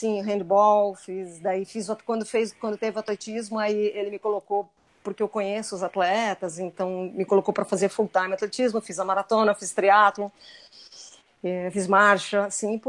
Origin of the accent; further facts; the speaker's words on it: São Paulo, Brazil; Eu sou de São Paulo, né?